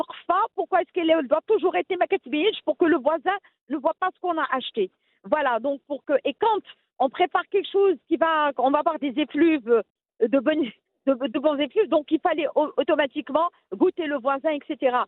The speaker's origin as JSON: {"language": "French", "town": "Rabat", "region": "Rabat-Salé-Kénitra", "country": "Morocco", "tie": "born or raised there", "said": "Moi, je suis née, j'ai grandi à Rabat. Donc, juste pour expliquer les deux, mon père est de Ouazen, ma mère est de Rabat."}